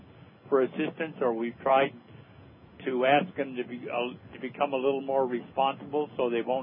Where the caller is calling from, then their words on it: Washington, United States; I'm calling from Central Washington.